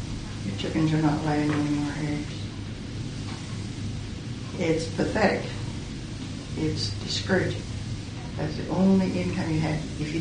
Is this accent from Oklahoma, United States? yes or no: yes; Oklahoma, United States; born there; I was born on May the 22nd, 1915, in Beaver County, Oklahoma.